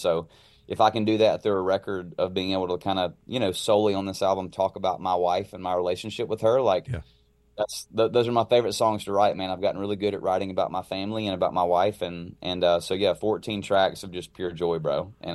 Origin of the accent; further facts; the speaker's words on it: the South, United States; growing up in the South, like, I did not grow up with a hockey team.